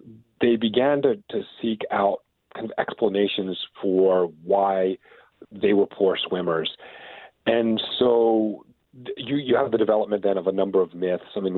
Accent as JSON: {"language": "English", "region": "California", "country": "United States", "tie": "born or raised there", "said": "and I grew up in Southern California, swimming and surfing"}